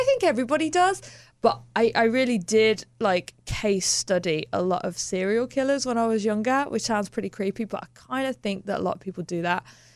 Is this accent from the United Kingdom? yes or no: yes; Birmingham, West Midlands, United Kingdom; I grew up in Birmingham